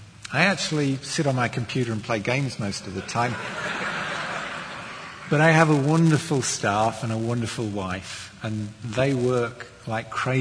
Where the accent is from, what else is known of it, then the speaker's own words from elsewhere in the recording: South East England, United Kingdom; now in England; I was born and brought up in the Garden of England, and the typical English was as the Queen would speak it. And I was brought up that way by my parents, and then we moved